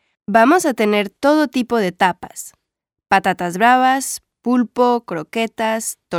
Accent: Mexico; No, soy mexicana. Ahora estoy en España

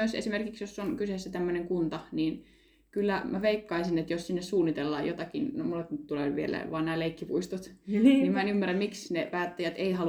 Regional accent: Muurame, Central Finland, Finland; mä oon Muuramesta kotoisin, se on aika semmoinen pieni paikkakunta

